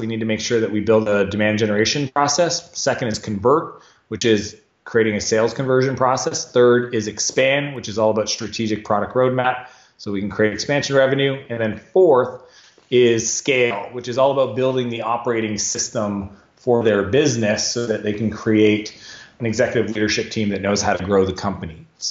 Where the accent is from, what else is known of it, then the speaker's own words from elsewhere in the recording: Canada; now in United States; Yeah, I'm Canadian, you know, adopted American, spend a lot of time in San Francisco.